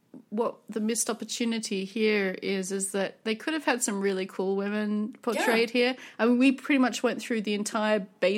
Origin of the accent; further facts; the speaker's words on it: Australia; And being an Australian